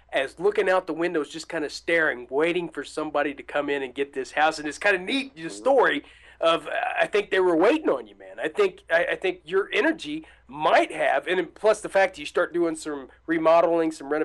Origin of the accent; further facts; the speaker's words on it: Indianapolis, Indiana, United States; Matt, growing up here as a Hoosier kid in the state of Indiana, I grew up around Garfield Park on the south side of Indianapolis over by Manual High School.